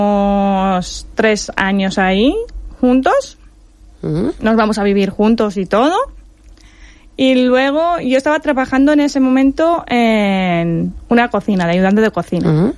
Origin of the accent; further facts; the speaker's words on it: Brașov, Brașov County, Romania; Spanish is a second language; also born or lived in Asturias; now in Spain; Soy de Rumanía, de Brașov, Transilvania.